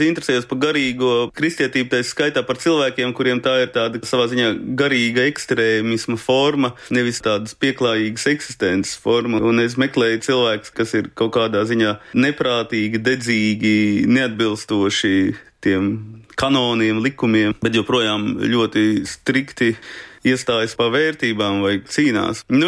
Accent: Riga, Latvia; Jā, nu, es esmu dzimis Rīgā, rīdznieks, bet visi man ģimene celsies no Latgales

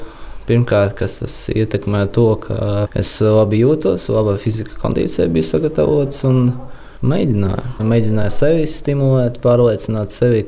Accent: Alūksne, Alūksne Municipality, Latvia; jo es pats nācu no Alūksnes, un Alūksne ir tāda pilsēta, varētu teikt, ziemeļu pilsētā Latvijas mērogā, ka tur ir ātrāk sniegs uzsnieg, gan arī vēlāk viņš nokūst.

